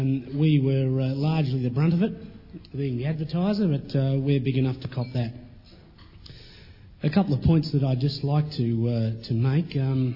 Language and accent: English; New South Wales, Australia; as a lad growing up in New South Wales, that state that's had poker machines for many, many years